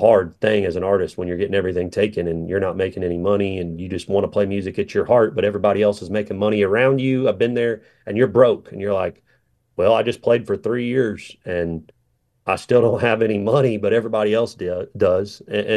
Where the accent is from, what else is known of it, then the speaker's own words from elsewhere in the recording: Patoka, United States; it reminded me a lot of how I grew up there in Patoka